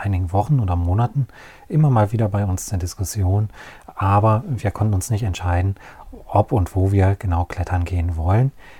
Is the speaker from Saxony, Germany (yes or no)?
no; North Rhine-Westphalia, Germany